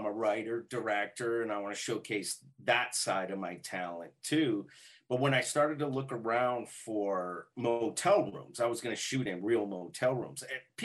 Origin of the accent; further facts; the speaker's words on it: Las Vegas, Nevada, United States; it was strange for me to, you know, meet people outside of Vegas because they're always talking about just the casinos.